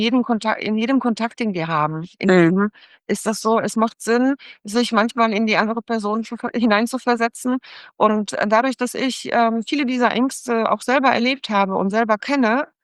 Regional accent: Poland; now in Germany; ich komme ursprünglich aus Polen, Deutschland und Polen.

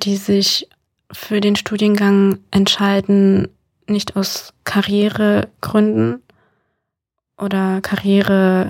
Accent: Düsseldorf, North Rhine-Westphalia, Germany; Also ich komme aus Düsseldorf

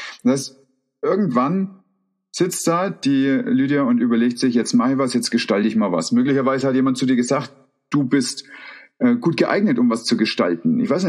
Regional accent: Bavaria, Germany; Ich bin ein Bayer.

